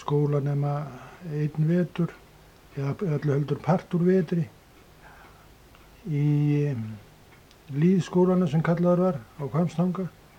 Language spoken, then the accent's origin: Icelandic; Northwestern Region, Iceland; born there; Og sá atbyrðu skeiði í Núpdalstungu, í hérna Litlutungu.